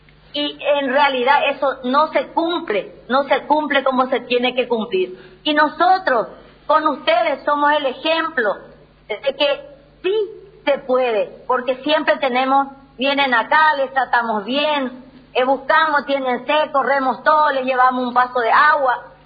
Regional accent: Paraguay; Yo me considero de primera porque soy paraguaya y soy orgullosa de mi nación y de mi bandera.

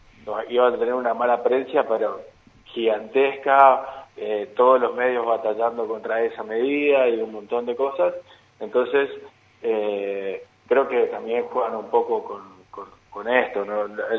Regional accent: Argentina; creo que tenemos que sacarnos como argentinos esa búsqueda, ¿no es cierto?

